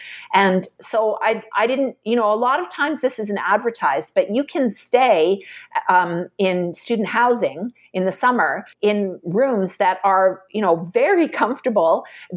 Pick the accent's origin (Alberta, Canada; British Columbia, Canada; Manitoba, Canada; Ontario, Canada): British Columbia, Canada; Vancouver; I'm from Vancouver and Greenpeace started in Vancouver.